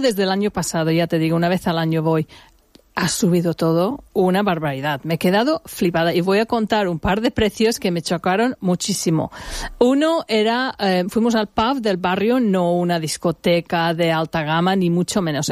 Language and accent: Spanish; United Kingdom; no lo hace nadie, en mi opinión, como los británicos lo hacemos.